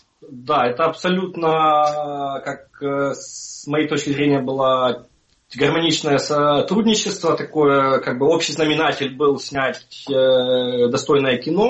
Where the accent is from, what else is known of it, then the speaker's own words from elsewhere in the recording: Ukraine; мне очень хотелось высказаться по этому поводу, как и как украинец